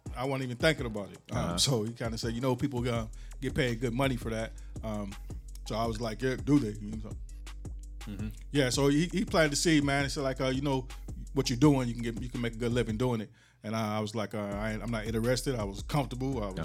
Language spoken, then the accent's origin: English; Muskegon, Michigan, United States; I'm from Muskegon, Michigan, on the west side of the state. Been there most of my life.